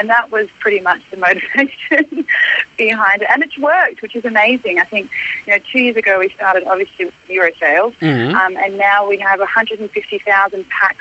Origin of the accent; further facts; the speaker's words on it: Papua New Guinea; growing up in Papua New Guinea